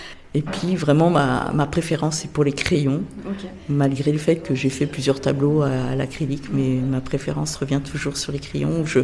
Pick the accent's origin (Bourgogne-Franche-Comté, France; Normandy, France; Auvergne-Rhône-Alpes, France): Auvergne-Rhône-Alpes, France; Chambéry; je suis de Chambéry, originaire. Puis j'habite Chambéry, j'ai voyagé entre-temps, mais voilà, je suis revenue à mes sources sur Chambéry.